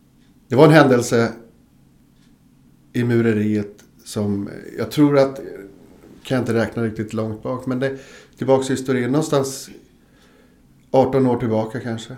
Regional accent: Stockholm County, Sweden; Och Där är jag uppvuxen. Med den ena foten i antroposofin och den andra foten utanför.

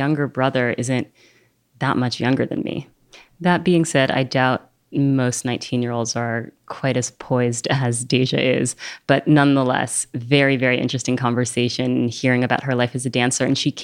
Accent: New York City, New York, United States; And I grew up here in New York, so I think I don't always recognize what a special place it is.

